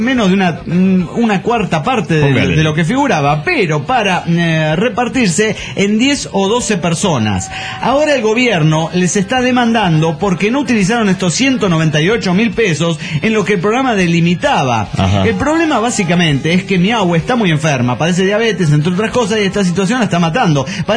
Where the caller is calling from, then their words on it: Los Angeles, California, United States; de Los Ángeles, Califas.